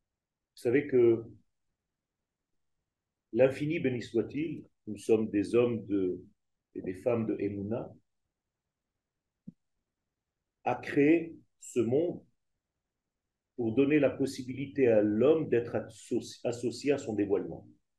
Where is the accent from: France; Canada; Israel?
Israel; J'ai vécu en Israël toutes les guerres pratiquement, puisque je suis né en Israël, la guerre des six jours, la guerre de Kippour, étant enfant.